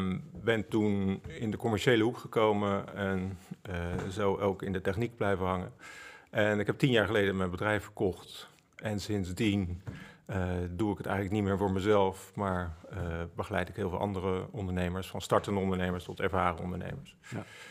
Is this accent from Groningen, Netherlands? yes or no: no; Leiden, South Holland, Netherlands; now in Voorschoten, Netherlands; Ik ben geboren getogen in Leiden. Ik moet eerlijk bekennen dat ik nu niet meer in Leiden woon, maar Voorschoten. Maar ik voel me nog steeds enorm Leidenaar. Mijn werkgebied is hier in de buurt. Ik ben ondertussen 54 jaar.